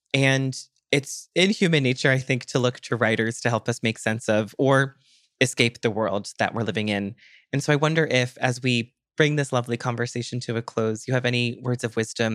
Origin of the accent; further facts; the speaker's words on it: New England, United States; I am from New England